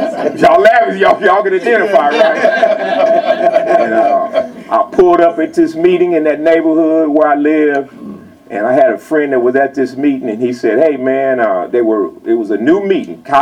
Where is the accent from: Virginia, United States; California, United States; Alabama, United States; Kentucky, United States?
California, United States; Los Angeles; You know, I grew up in South Central LA. That's what they used to call it. Now it's Greater LA, right?